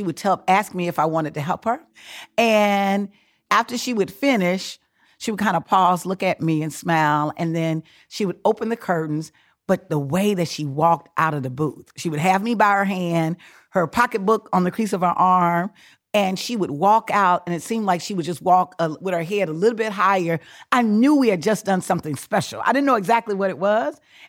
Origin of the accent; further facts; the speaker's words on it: Mobile, Alabama, United States; You know, my first memory of voting was with my grandmother in Mobile … I was her baby. I mean, she raised me. I am a grandmama's baby.